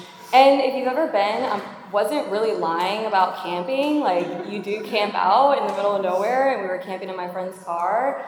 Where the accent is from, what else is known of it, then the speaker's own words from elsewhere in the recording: West Palm Beach, Florida, United States; So I grew up in West Palm Beach. I lived there for a majority of my life.